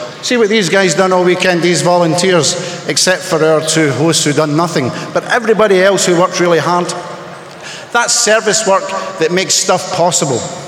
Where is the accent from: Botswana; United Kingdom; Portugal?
United Kingdom; Scotland; Oh yeah. I'm Scottish as all hell, eh? Oh yeah.